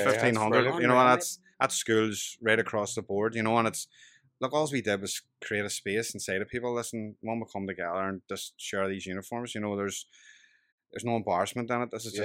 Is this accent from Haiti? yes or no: no; Belfast, Northern Ireland, United Kingdom; You know, I grew up in Turf Lodge